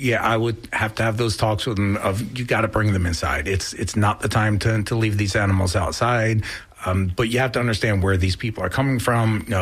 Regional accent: New Jersey, United States; moved away as an adult; now in Florida, United States; I grew up in New Jersey, which is where I started my career off up there. I've been doing this now for 22 years. So I got started up there and moved down here to Florida about 9 years ago.

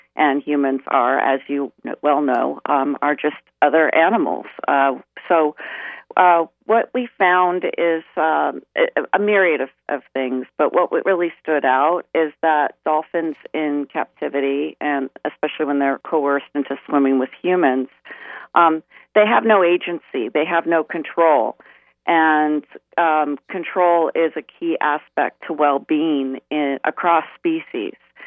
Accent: Los Angeles, California, United States; I grew up in Los Angeles because I was always looking for dolphins and never really got on the board.

